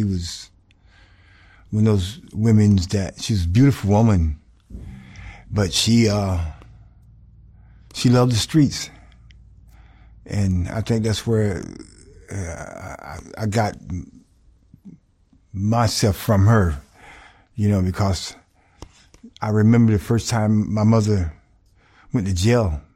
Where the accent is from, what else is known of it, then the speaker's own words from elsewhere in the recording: Americus, Georgia, United States; also born or lived in Atlanta; Well, I come out of South Georgia, in a town called Americus, Georgia, which is south of Atlanta, sticks. My sister and I grew up with my grandfather and my grandmother.